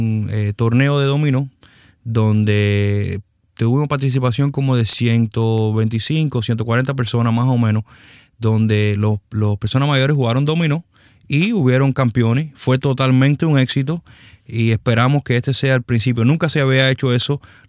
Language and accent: Spanish; Hialeah, Florida, United States; porque yo me crié en Hialeah y la adoro